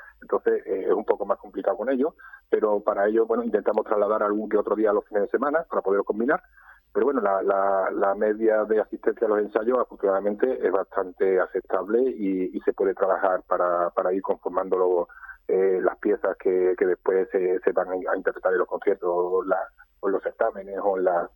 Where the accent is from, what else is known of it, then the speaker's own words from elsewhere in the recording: Campillos, Andalusia, Spain; Bueno, normalmente casi todos somos de Campillo.